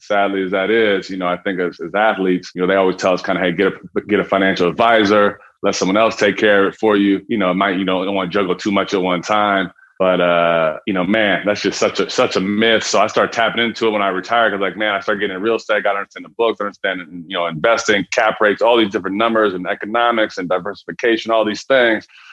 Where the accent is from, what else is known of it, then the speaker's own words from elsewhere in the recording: Seattle, Washington, United States; When I was young, I grew up in Seattle, Washington.